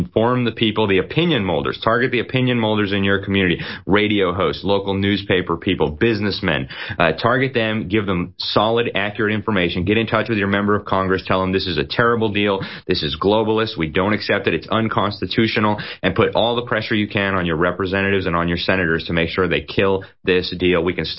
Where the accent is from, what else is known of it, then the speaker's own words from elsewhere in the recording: Mexico; I grew up in Mexico. I'm a permanent resident of Mexico, and I have been all my life.